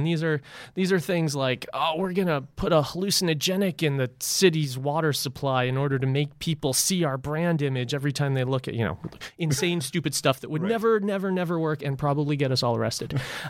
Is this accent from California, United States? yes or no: yes; Los Angeles, California, United States; also born or lived in Rochester, United States; I grew up in Los Angeles, but then traveled around a lot as I went from failing college to failing college to failing college.